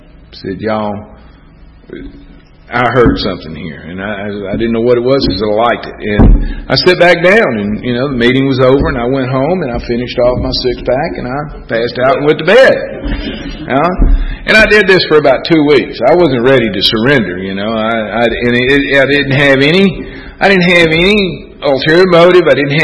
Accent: Texas, United States; I know I'm from Texas, and you know, I embellish a little bit, color the truth sometimes maybe

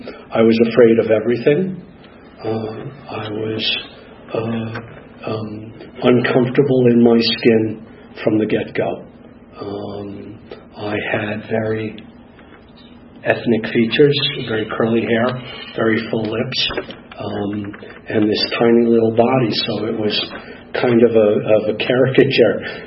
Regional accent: Madison, Wisconsin, United States; born there; I was born in Madison, Wisconsin, to two parents who were polar opposites.

